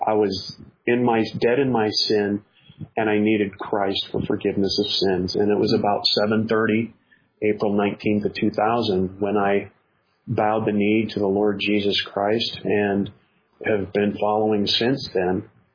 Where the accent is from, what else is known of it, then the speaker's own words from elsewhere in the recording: Des Moines, Iowa, United States; I grew up in Des Moines, Iowa, in the Roman Catholic religion, and went through parochial school, first grade through 12th grade